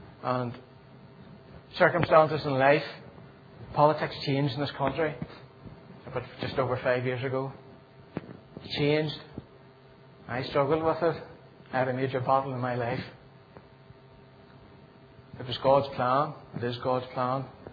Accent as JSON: {"language": "English", "region": "Northern Ireland", "country": "United Kingdom", "tie": "born or raised there", "said": "where I was brought up in South Armagh"}